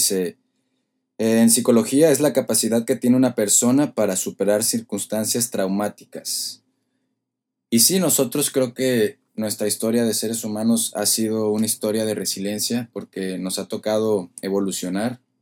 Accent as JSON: {"language": "Spanish", "region": "Colima", "country": "Mexico", "said": "Soy originario de Colima, soy actor."}